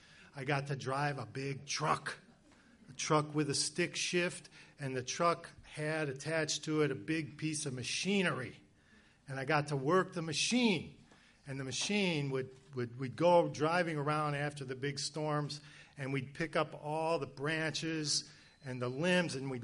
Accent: Berkeley, Illinois, United States; I grew up out in Berkeley, Illinois, outside of Chicago, and I needed a job. I was a 17-year-old kid.

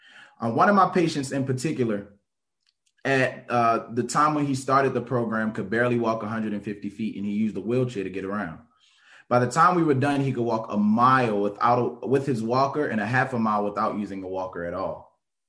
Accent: Baltimore, Maryland, United States; Born and raised in Baltimore City, I know far too well the impact that chronic disease can have on my communities and communities like mine.

